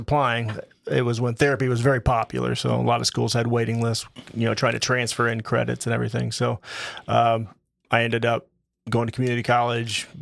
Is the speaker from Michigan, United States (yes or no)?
no; Jerseyville, Illinois, United States; Yep, born and raised in Jerseyville.